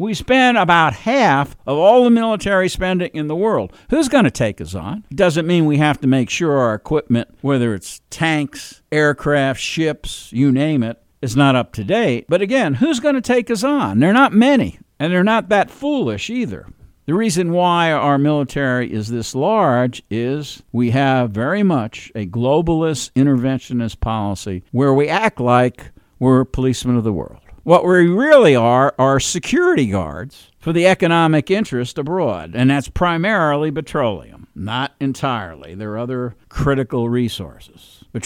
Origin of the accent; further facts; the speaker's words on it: New York City, New York, United States; I'm originally from New York City. New York City is a Democratic bastion.